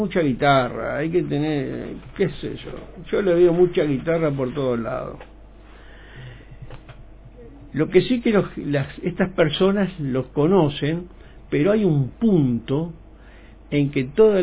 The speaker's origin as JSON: {"language": "Spanish", "region": "Basque Country", "country": "Spain", "said": "yo, como soy vasco, toda esa zona de la Vasconia, de la península ibérica, somos de ese grupo."}